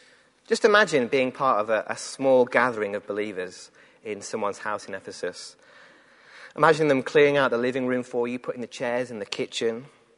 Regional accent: England, United Kingdom; my first instinct is to thank God for being British, for having a British passport and being in England.

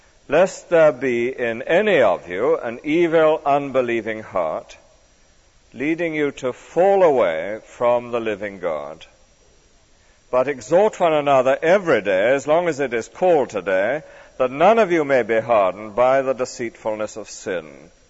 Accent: London, United Kingdom; I must say, as a Londoner, it's lovely to be back in London again.

